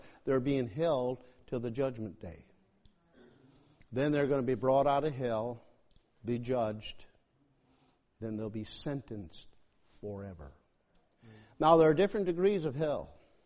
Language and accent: English; New England, United States; And I'm a Yankee, I'm from New England